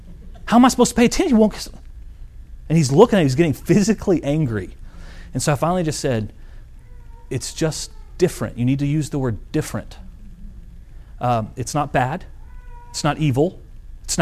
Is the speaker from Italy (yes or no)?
yes; Italy; English is a second language; because I grew up in Italy, I learned English later on when I was 14.